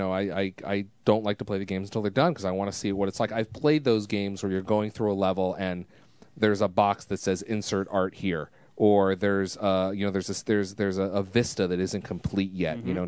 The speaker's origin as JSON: {"language": "English", "region": "Connecticut", "country": "United States", "tie": "born or raised there", "said": "I grew up in Connecticut, but I have friends who went there."}